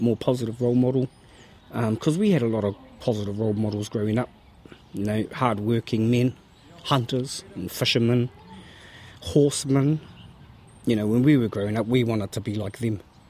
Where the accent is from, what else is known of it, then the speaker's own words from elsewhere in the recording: Murupara, Bay of Plenty, New Zealand; when I was growing up in Murupara.